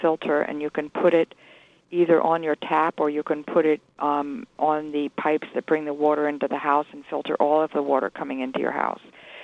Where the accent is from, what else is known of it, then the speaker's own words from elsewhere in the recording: New Jersey, United States; also born or lived in Madison; Well, I grew up in New Jersey, in East Orange and Madison.